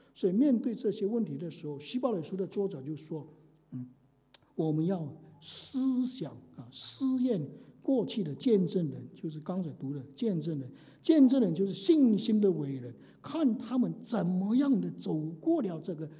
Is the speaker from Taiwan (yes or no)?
no; China; 我们中国人很吃苦没有问题